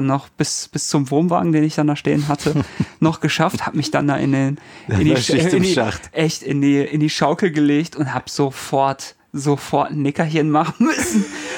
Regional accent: North Rhine-Westphalia, Germany; Ich komme ja aus NRW

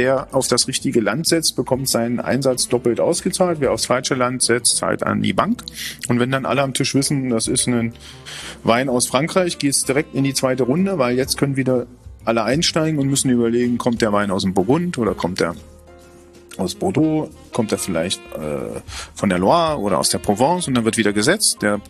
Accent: Germany; dann höre ich oft die Meinung, dass wir Deutschen doch recht weit hinten sind.

